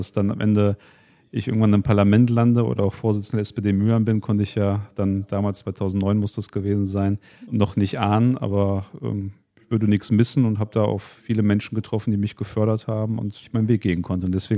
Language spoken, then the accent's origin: German; Ukraine; now in Germany; Ich bin in einem sehr politischen Haushalt aufgewachsen. Ich komme ja ursprünglich aus der Ukraine. Meine Eltern sind in der Sowjetunion groß geworden, sozialisiert worden. Und als wir eben nach Deutschland kamen